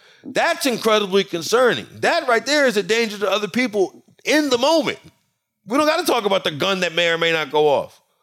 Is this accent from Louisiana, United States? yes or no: yes; Louisiana, United States; I grew up around guns. I'm grew up from Louisiana. And I'm from country Louisiana. Like, everybody I knew had guns.